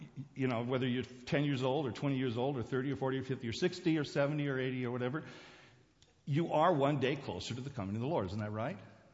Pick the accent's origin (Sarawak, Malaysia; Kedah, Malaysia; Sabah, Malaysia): Sabah, Malaysia; Tamparuli; When I was a kid growing up in Borneo, there was a way to identify the various people from the different tribes. And we had a number of tribes. The ones that were close by where I lived, which was in Tamparuli, was the headquarters of the mission there in North Borneo.